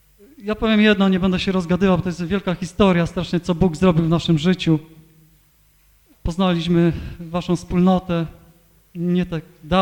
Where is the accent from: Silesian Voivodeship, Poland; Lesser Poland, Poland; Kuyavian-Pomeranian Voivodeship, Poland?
Lesser Poland, Poland; Nowy Targ; po waszemu, po naszemu powiem, bo ja też pochodzę z Nowego Targu.